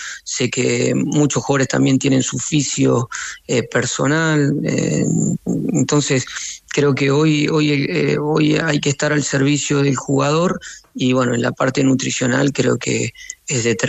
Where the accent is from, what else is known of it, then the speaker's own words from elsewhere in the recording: Entre Ríos, Argentina; Si bien yo soy de Entre Ríos y vivo a 15 minutos cruzando el puente de Salto